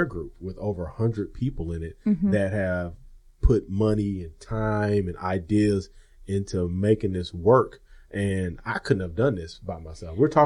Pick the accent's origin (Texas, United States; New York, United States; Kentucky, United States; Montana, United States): Texas, United States; Houston; also born or lived in Phoenix; And I grew up in the Southwest, out in Houston, and I lived in Phoenix for a year.